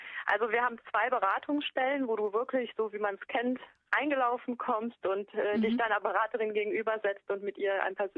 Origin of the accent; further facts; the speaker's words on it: Duisburg, North Rhine-Westphalia, Germany; now in Lower Rhine, Germany; Ich wohne am Niederrhein. Eigentlich komme ich aus Duisburg, habe mich noch nicht so ganz dran gewöhnt, jetzt am Niederrhein zu wohnen. Sind doch erst ein paar Jahre.